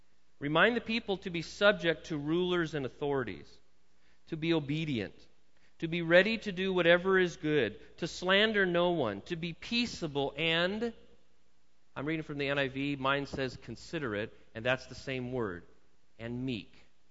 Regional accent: California, United States; as an American, as a man who lives, that was born and raised in a democracy, if you will, particularly in the state of California, that I have rights.

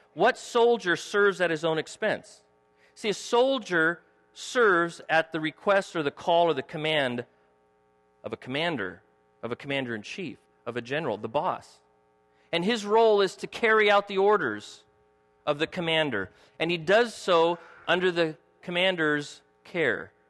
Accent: California, United States; Born and raised in California.

